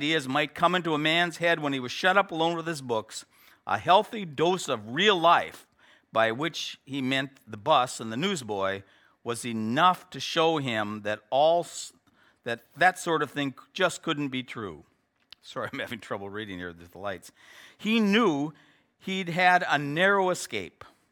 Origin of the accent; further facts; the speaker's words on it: United States; Now, I'm from the United States, and in northern Minnesota and in New England